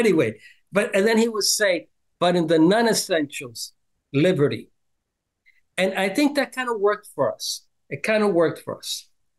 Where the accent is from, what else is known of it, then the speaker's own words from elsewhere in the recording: New York City, New York, United States; now in East Harlem, United States; This church calls this Puerto Rican from born and raised in Harlem, the USA, in Manhattan, and still live now in East Harlem